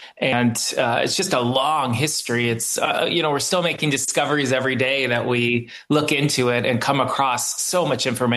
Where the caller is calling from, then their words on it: Michigan, United States; I'm actually in the U.S., in Michigan right now.